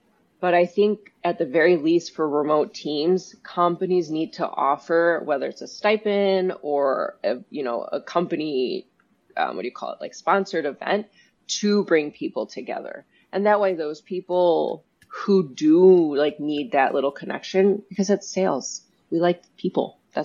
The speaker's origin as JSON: {"language": "English", "country": "United States", "tie": "born or raised there", "said": "Born and raised in the United States, cutthroat sales, like sales for this company is like, I'm just like getting to the point."}